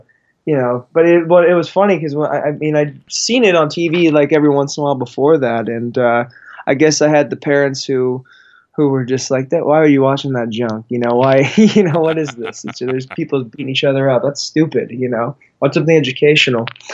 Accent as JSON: {"language": "English", "town": "Snoqualmie", "region": "Washington", "country": "United States", "tie": "born or raised there", "said": "Yeah, no, I'm actually born and raised here, in Snoqualmie, Washington, right about 30 minutes east of Seattle. Yeah, pretty much born and raised out here."}